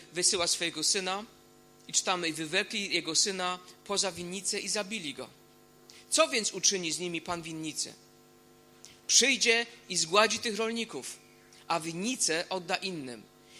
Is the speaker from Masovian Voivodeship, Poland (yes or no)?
no; Silesian Voivodeship, Poland; wychowałem się na Górnym Śląsku